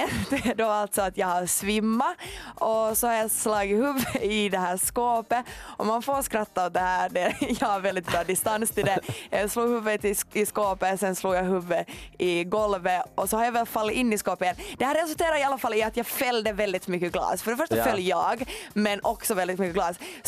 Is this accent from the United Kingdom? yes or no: no; Finland; vi hade under veckan skojat så väldigt mycket om att vi var från Finland